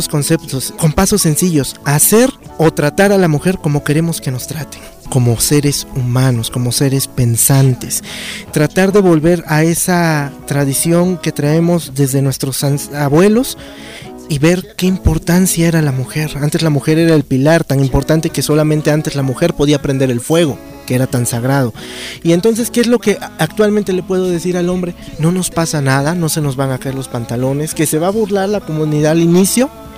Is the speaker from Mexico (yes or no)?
yes; Veracruz, Mexico; soy del estado de Veracruz, México.